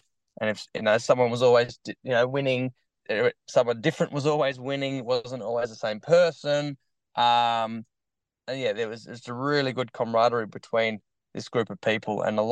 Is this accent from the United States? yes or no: no; Bronte Beach, New South Wales, Australia; So growing up in Bronte Beach, I surf.